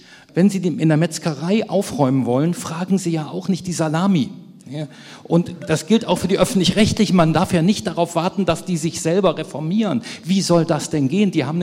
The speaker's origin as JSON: {"language": "German", "region": "West Germany", "country": "Germany", "said": "wenn ich das mal so als Wessi sagen darf"}